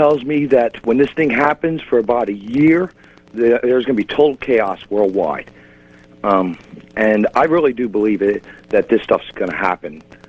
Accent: United States; moved away as an adult; now in Germany; I live in Germany now. I'm American. I don't live in America no more

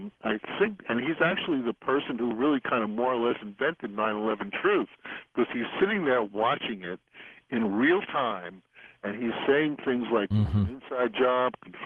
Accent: United States; I'm an American, you know, like everybody else lives in this country.

